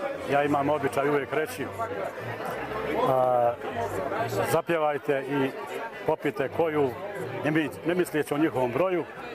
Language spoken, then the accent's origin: Bosnian; Bočinja, Federation of Bosnia and Herzegovina, Bosnia & Herzegovina; now in Doboj, Bosnia and Herzegovina; a istakao da sam ja rodom od Bočinje, znači izbjeglica, proćeran iz svoje kuće, iz svoga imanja, kao i svi mnogi drugi, kao i svi mnogi drugi. Tako da sam tu sam se zaustavio u Doboju.